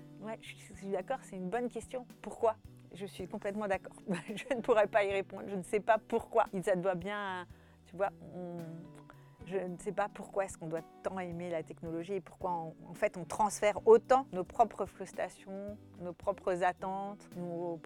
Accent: France; En plus, on est français, alors du coup, on a un super esprit critique.

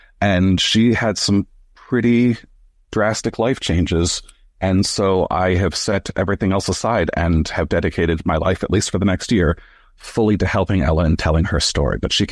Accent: Milwaukee, Wisconsin, United States; Yes, I'm a filmmaker out of Milwaukee, Wisconsin.

